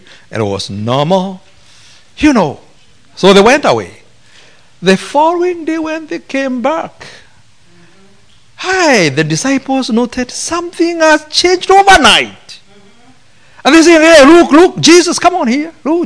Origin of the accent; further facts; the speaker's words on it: Kenya; I come from Kenya. 26 is very hot because it's 26 Celsius.